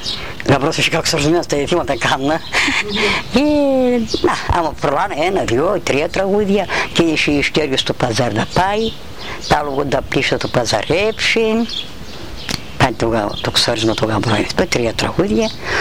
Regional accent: Petrota, Eastern Macedonia and Thrace, Greece; Στα Πετρωτά. Πετρωτά γεννήθηκα, στα Πετρωτά μεγάλωσα, μπατίστηκα, παντρεύτηκα, ραβώνιασα, γέρασα, χειρίψα, όλα τα πέρασα.

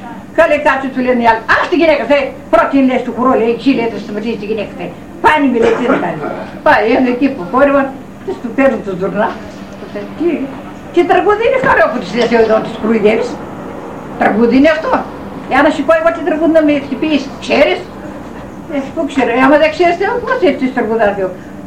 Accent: Ano Kamila, Greece; Από την Άνω Καμίδα, είμαι εδώ παντρεμένη.

